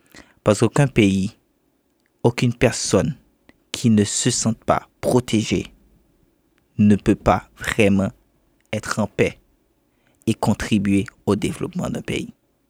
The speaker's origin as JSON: {"language": "French", "country": "Haiti", "tie": "born or raised there", "said": "Deuxièmement, parce que j'ai évolué et j'ai grandi en Haïti."}